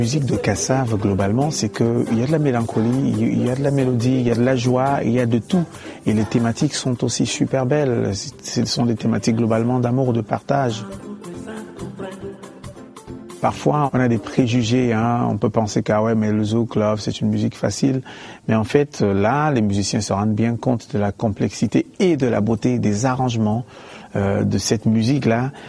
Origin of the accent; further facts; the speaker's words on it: Cameroon; Je suis né au Cameroun, grandi au Cameroun